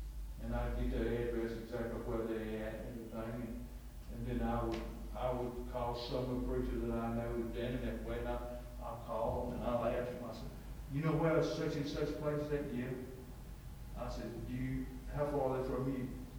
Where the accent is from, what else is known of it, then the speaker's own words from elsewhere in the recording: Danville, Virginia, United States; And they asked me, says, where are you from? I said, Danville, Virginia.